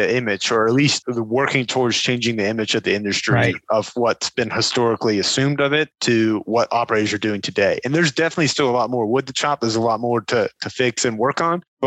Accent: Louisiana, United States; Haynesville, I'm not as familiar with their pipeline capacity constraints, but I am from Louisiana, and it is significantly easier to build pipelines there than it is in the Northeast.

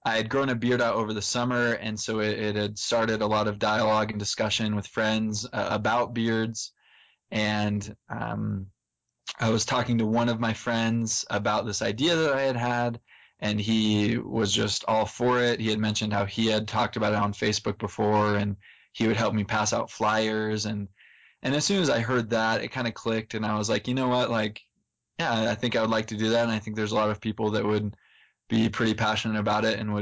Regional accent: San Ramon, California, United States; also born or lived in Geneva, Switzerland; I'm from San Ramon. It's just east of San Francisco, and I'm a junior at BYU.

